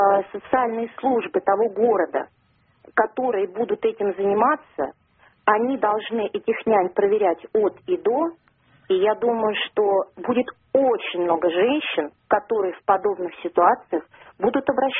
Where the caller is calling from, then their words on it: Moscow Oblast, Russia; Московская область.